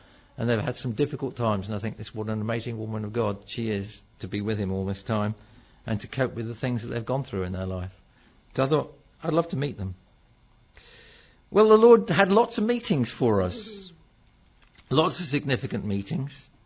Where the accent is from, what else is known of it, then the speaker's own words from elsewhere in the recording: England, United Kingdom; And we say, we're from England.